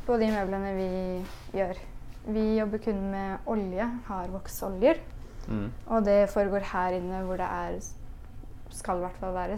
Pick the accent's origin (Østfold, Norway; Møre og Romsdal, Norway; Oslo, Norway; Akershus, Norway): Østfold, Norway; Spydberg; Jeg er fra Spydberg, og jeg har aldri hørt om den skolen.